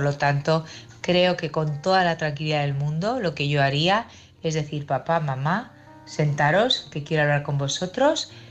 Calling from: Barcelona, Catalonia, Spain; de Barcelona.

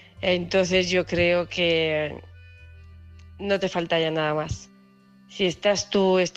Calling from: Huesca, Aragon, Spain; de Huesca.

